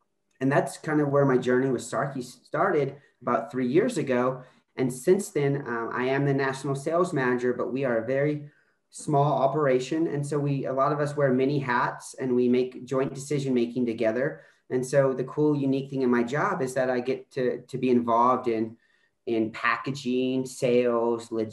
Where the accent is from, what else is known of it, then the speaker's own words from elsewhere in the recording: Baton Rouge, Louisiana, United States; I grew up primarily in Baton Rouge, Louisiana as a kid.